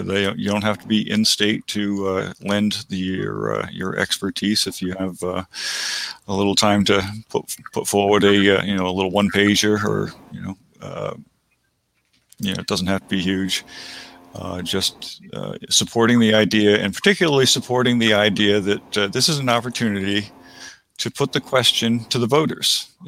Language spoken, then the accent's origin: English; Rhode Island, United States; I'm from Rhode Island. I grew up in Rhode Island, and that was my original country, so to speak.